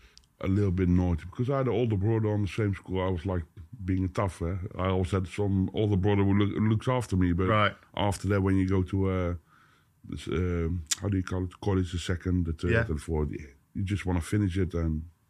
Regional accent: Boxtel, North Brabant, Netherlands; now in Vlijmen, Netherlands; I live there. I'm not from it. I'm from Boxtel.

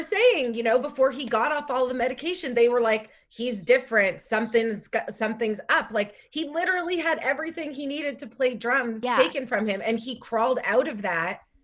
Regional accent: Canada; shout out Canada, I'm Canadian.

